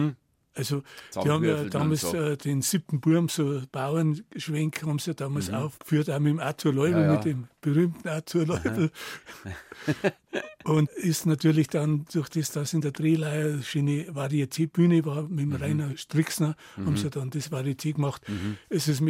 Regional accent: Munich, Bavaria, Germany; Isar-Vorstadt.

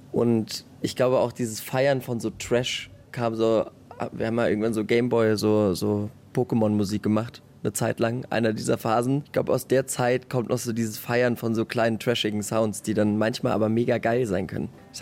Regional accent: Berlin, Germany; Ich komme aus Berlin.

